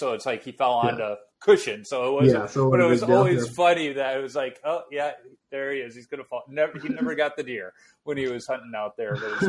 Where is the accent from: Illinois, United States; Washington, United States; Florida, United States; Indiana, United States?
Illinois, United States; Chicago; So I grew up in Chicago. We had to go to the zoo to see cows.